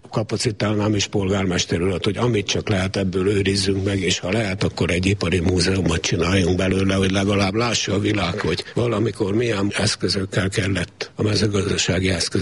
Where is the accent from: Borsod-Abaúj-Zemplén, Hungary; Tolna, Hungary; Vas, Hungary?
Vas, Hungary; Szentgotthárd; Hát én Tőzsgyökeres Szent Gotthárdi vagyok, itt is születtem, és azóta is itt élek.